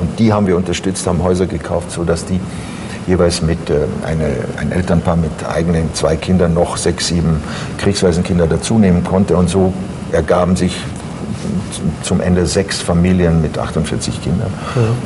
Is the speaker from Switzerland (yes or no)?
no; Croatia; now in Germany; So sehe ich das als Kroate.